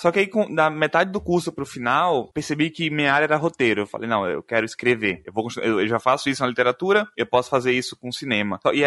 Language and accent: Portuguese; Salvador, Bahia, Brazil; eu sou daqui de Salvador, na Bahia.